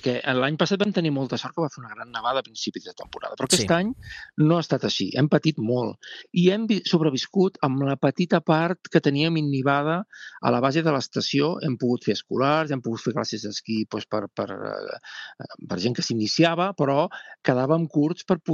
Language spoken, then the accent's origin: Catalan; Lles de Cerdanya, Catalonia, Spain; Jo visc a Lles, soc de Lles, nascut allà, i la meva filla també ho és.